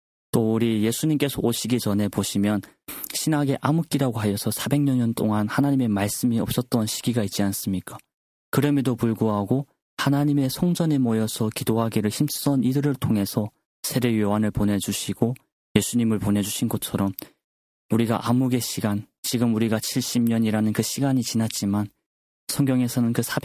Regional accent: North Korea; 우리 고향 북조선을 생각한다고 한다면

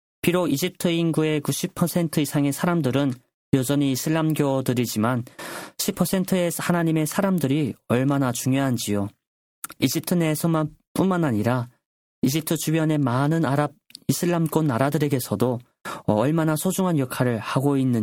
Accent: North Korea; 우리 북조선 고향 땅에도 희망이 있구나

